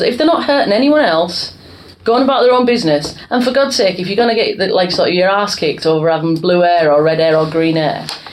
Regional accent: North West England, United Kingdom; where I'm from Cumbria. Cumbria floods all the bloody time.

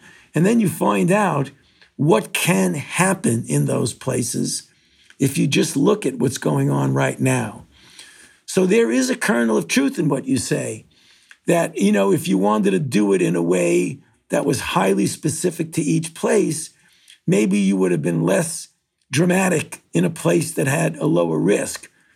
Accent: New York City, New York, United States; I mean, I grew up in the New York City subway. So I know what a crowd is, I can tell you that.

